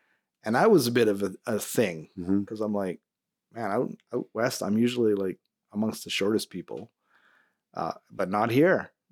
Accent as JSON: {"language": "English", "town": "Brossard", "region": "Quebec", "country": "Canada", "tie": "born or raised there", "said": "So my hometown, lots of development, a lot of people move there. Brossard is really, but Montreal downtown, I went on Friday night."}